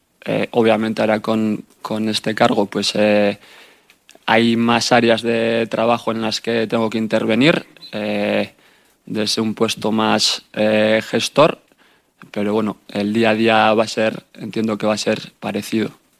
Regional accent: Bilbao, Basque Country, Spain; Soy de Bilbao, soy futbolero

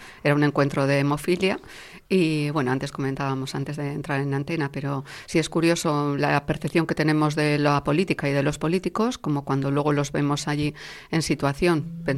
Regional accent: Bilbao, Basque Country, Spain; moved away as an adult; now in Madrid, Spain; Yo regreso, y siempre voy a regresar, porque ya sabéis que yo soy bilbaína de pro

